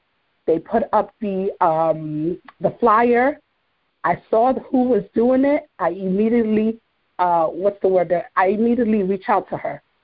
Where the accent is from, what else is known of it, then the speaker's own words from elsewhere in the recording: New York, United States; I am originally from New York. Well, actually, I do live in New York.